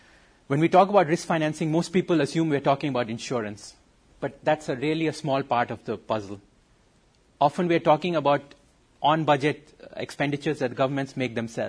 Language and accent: English; India; If you look at Mumbai, I come from India.